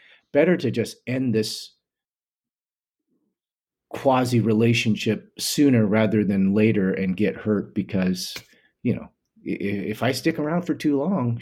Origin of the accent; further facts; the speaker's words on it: United States; but also my own fears of growing up in America, like, well, what is this all going to be? Because I'm the first one from three generations down to go through the American school system.